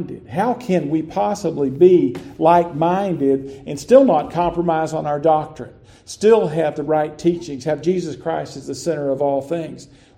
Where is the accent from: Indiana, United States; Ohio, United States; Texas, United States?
Texas, United States; Lubbock; As I grew up in the Southern Baptist Convention in First Baptist Church, Lubbock, Texas. I grew up in that church, large Southern Baptist church.